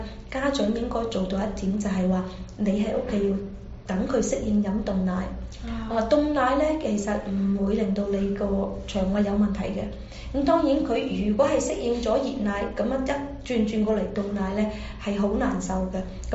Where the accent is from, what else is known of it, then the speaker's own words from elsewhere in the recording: Guangdong, China; 咁我哋中國人啦，特別廣東人啦